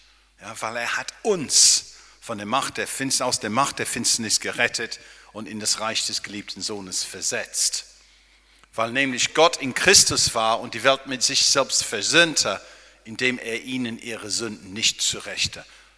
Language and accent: German; England, United Kingdom; German is a second language; now in Berlin, Germany; ich habe Staatsbürgerrecht in England. Ich bin Engländer. Ja? Ich wohne hier natürlich in Berlin, aber ich bin kein Deutscher.